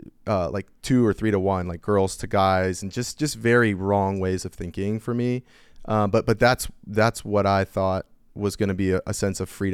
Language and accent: English; Gainesville, Virginia, United States; Yeah, I'm a Nova native. It's rare.